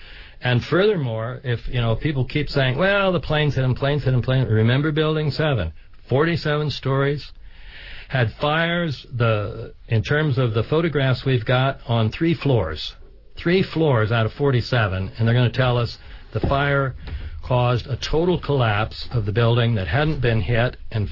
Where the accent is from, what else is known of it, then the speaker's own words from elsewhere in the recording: United States; pardon me, I'm American, so I talk Fahrenheit.